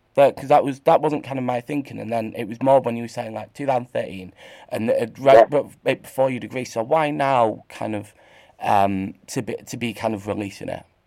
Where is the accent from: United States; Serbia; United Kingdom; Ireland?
United Kingdom; Lincoln, East Midlands; I mean, we're from Lincoln and kind of, you know, Mansfield and Scunthorpe and all these areas